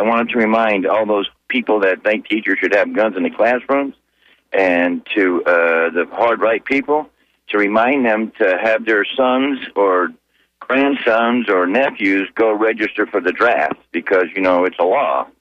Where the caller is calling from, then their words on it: Tampa, Florida, United States; from Tampa.